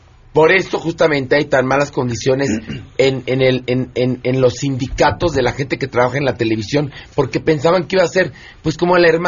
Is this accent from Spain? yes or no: no; Mexico; es uno de los peores momentos para mí en mi existencia como mexicano.